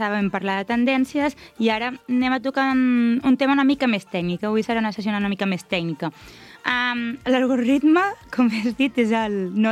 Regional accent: Vilafranca del Penedès, Catalonia, Spain; sóc de Vilafranca de tota la vida, nascuda aquí.

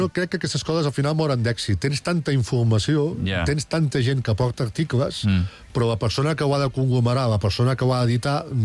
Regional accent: Sant Carles de la Ràpita, Catalonia, Spain; perquè jo sóc de la Ràpita.

